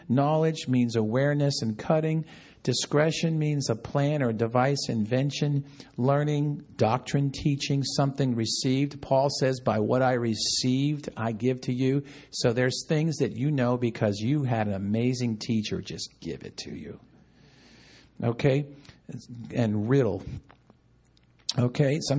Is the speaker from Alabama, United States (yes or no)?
no; New York, United States; I have to watch it because I grew up in New York, and one of my favorite comedians was Don Rickles, right?